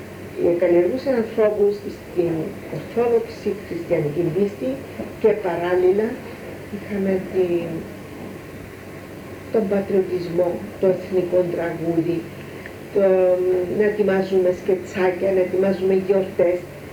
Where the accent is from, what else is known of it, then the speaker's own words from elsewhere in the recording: Strovolos, Nicosia District, Cyprus; also born or lived in Greece; εγώ κατάγομαι από το Στρόβολο, από εδώ